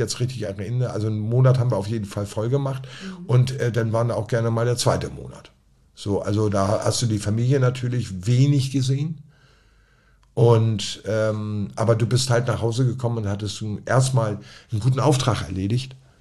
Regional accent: Hamburg, Germany; Ich bin Hamburger.

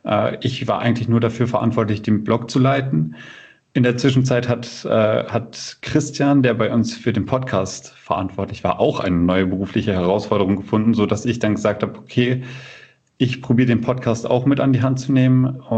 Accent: Bückeburg, Lower Saxony, Germany; born there; Also ich bin in der Region geboren, in Bückeburg. Das dürfte den wenigsten etwas sagen.

